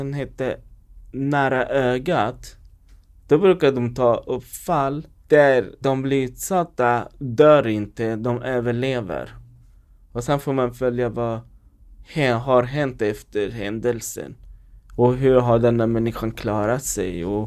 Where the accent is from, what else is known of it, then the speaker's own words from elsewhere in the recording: Västerås, Västmanland County, Sweden; also born or lived in Sala; now in Stockholm, Sweden; alltså jag är inte från Stockholm. Jag har bott i Västerås de flesta i mitt liv och sen har bott i Sala. Jag flyttade till Stockholm 2022.